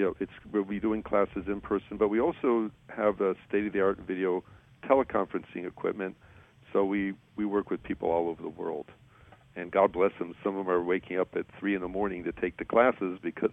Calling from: California, United States; Oh, from North San Diego County in California.

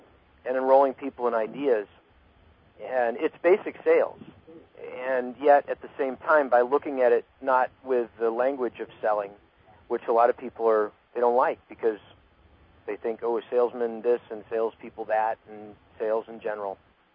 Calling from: Camarillo, California, United States; I'm calling from Camarillo.

